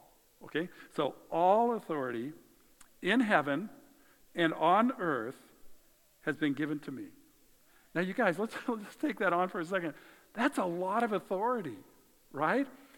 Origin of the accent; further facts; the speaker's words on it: United States; It is one of the most amazing privileges that as an American we have.